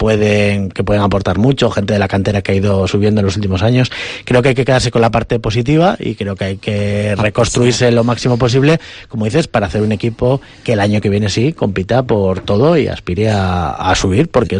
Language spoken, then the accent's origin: Spanish; Santander, Cantabria, Spain; ¿de dónde eres? Santander.